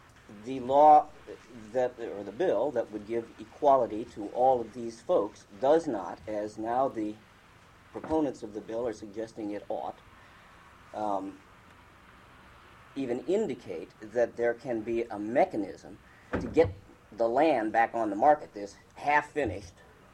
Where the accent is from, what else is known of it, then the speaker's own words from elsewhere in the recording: Anchorage, Alaska, United States; I'm a lawyer, and I'm from Anchorage, so I guess I've got 2 strikes against me right now.